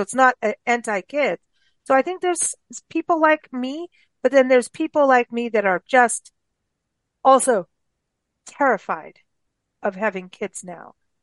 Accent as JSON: {"language": "English", "country": "South Africa", "tie": "born or raised there", "also_born_or_lived": "Kenya", "said": "in Kenya and South Africa, and it was South Africa. I was in my more becoming an adult teenager kind of thing at that point."}